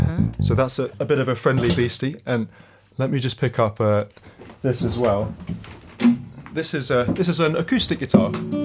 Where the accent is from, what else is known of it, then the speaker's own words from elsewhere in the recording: London, United Kingdom; I'm from North London.